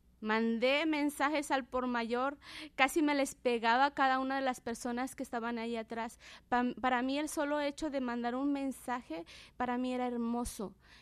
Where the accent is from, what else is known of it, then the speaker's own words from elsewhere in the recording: Mexico City, Mexico; born there; yo nací en el DF, soy única hija